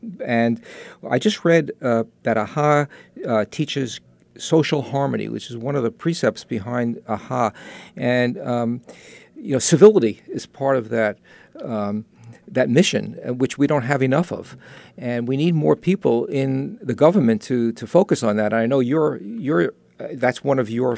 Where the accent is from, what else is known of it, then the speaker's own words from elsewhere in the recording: New York, United States; accent: New York; Do I have an accent still, my New York accent?